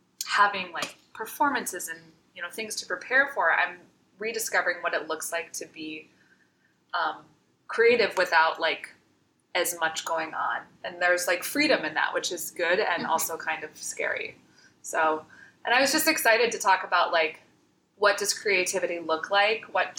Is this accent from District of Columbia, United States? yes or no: no; Michigan, United States; And I grew up in Michigan, so, you know, it was a lot of, like, fort building in the basement.